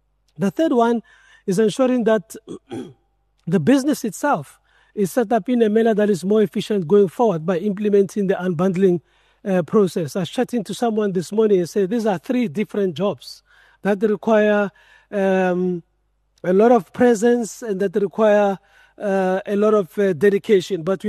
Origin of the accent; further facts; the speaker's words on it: Brits, North West, South Africa; also born or lived in Rustenburg; I was not born in Soweto. I was born in Rustenburg. I grew up in Brits, so I'm from the maize and tobacco farms of the Northwest.